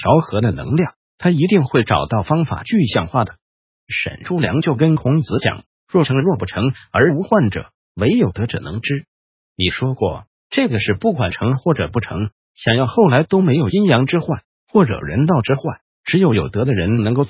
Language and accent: Chinese; Taiwan; 我们台湾人说垃圾食品垃圾吃的那种人